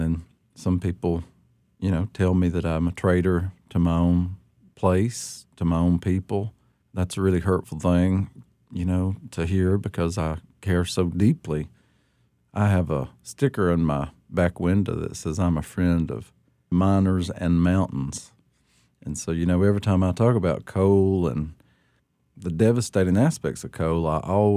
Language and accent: English; Appalachia, United States; As an Appalachian, you're told all of your life that you're worthless, that you are throwaway people, that you don't really matter.